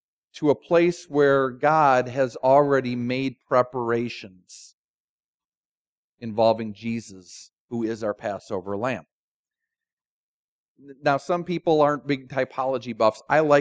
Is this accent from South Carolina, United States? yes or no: no; Minnesota, United States; I'm from Minnesota. Minnesota has, they boast, the biggest state fair in the country.